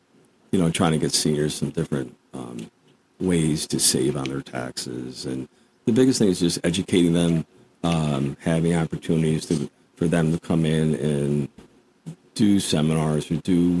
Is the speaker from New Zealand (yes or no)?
no; Malta; I've lived in Malta for 25 years. Obviously, I talked earlier about growing up in Balsa Spa